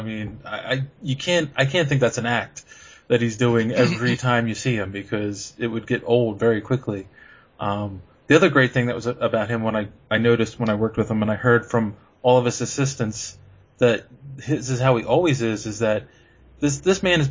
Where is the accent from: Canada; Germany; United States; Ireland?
United States; Philadelphia, Pennsylvania; I'm born and raised in Philly, but I have lots of friends and family in New York, and that's why I do a lot of conventions there as well.